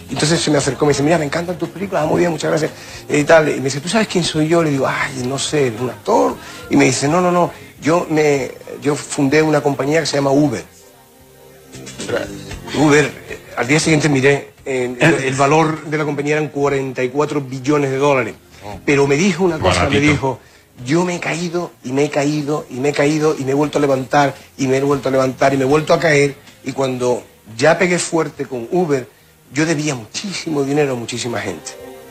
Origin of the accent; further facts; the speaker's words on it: Andalusia, Spain; creo que fue en Andalucía, mi tierra.